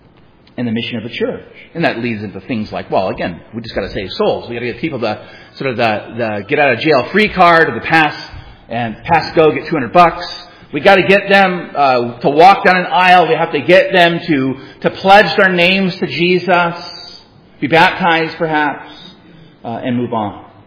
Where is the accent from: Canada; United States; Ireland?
United States; I'm speaking as an American.